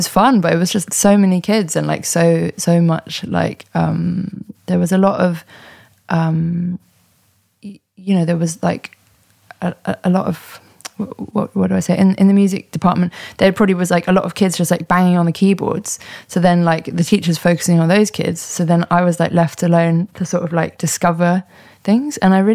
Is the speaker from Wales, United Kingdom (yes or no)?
no; London, United Kingdom; I loved growing up in London.